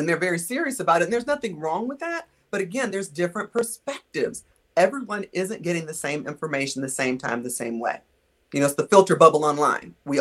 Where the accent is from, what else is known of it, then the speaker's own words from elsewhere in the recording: Illinois, United States; now in Tennessee, United States; I grew up in the Midwest. I'm a Navy brat. I grew up in Illinois. So we weren't taught the Civil War the way it was taught, say, in Tennessee, where I am now.